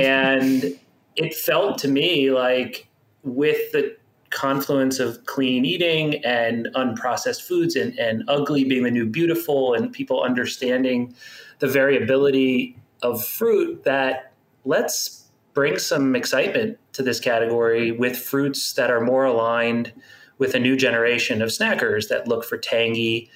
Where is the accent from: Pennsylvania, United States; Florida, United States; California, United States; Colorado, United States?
Florida, United States; Miami; I grew up in Miami, in South Florida.